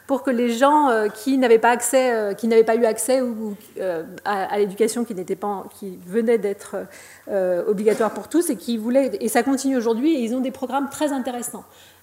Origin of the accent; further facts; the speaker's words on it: France; comme je suis française, évidemment, j'ai trouvé un exemple français